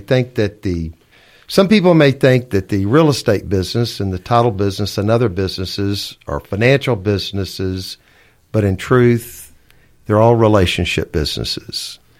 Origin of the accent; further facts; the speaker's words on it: Orange, Texas, United States; I was working in my hometown of Orange